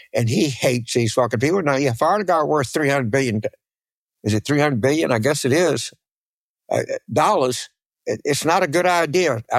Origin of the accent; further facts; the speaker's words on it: Leavenworth, Kansas, United States; I'm from Leavenworth.